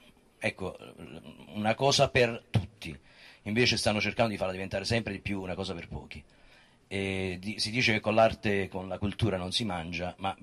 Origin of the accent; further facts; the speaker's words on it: Naples, Campania, Italy; Io sono napoletano proprio, quindi no, sono contento.